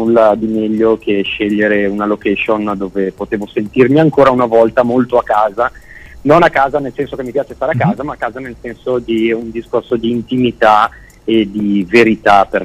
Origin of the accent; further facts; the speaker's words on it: Bergamo, Lombardy, Italy; io sono di Bergamo